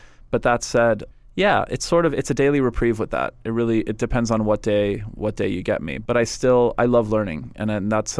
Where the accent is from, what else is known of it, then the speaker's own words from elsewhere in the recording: Montreal, Quebec, Canada; from the way that I was raised and you know, growing up in Montreal.